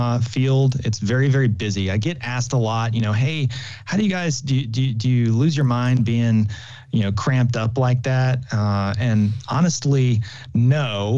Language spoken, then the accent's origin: English; Pineville, Louisiana, United States; So I grew up in a small town in Louisiana, Pineville, Louisiana, just like a lot of people in the service, landlocked, little area, a little one red light town.